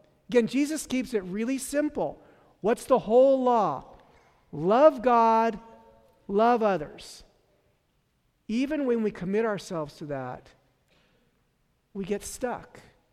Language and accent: English; San Francisco, California, United States; growing up in San Francisco, we would come to Fresno every summer.